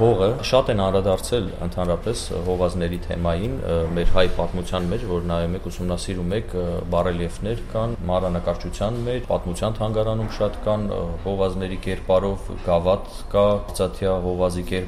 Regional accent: Armenia; born or raised there

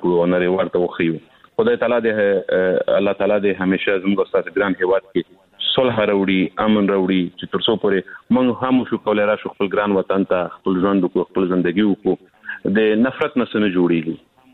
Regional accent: Afghanistan; زما هیواد ګران افغانستان ټول ماته یو رنګ دی. زه دا نو یم چې زه د کوم سیمې یم کوم منطقې یم زه افغان یم

